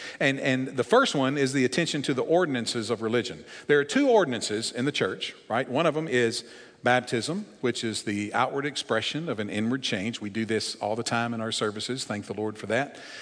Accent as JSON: {"language": "English", "region": "Tennessee", "country": "United States", "tie": "born or raised there", "said": "Now, I grew up in Northwest Tennessee."}